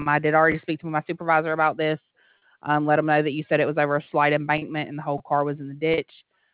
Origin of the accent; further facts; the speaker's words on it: Alabama, United States; I'm from Alabama.